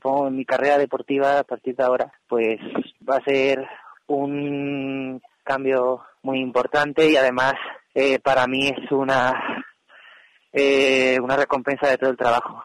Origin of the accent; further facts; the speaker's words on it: Madrid, Community of Madrid, Spain; Yo, por ejemplo, soy de Madrid y estoy en los Juegos Olímpicos de invierno.